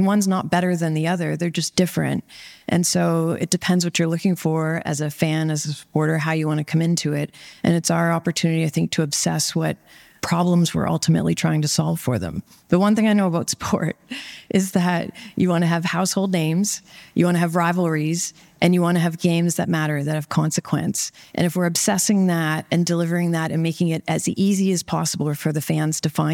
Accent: Canada; now in New York, United States; I'm from Canada. I grew up playing what I called soccer at the time.

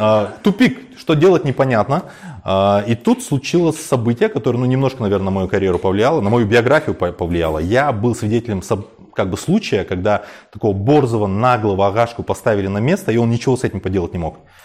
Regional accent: Kazakhstan; Мы, казахи, сами себя уничтожаем информационно.

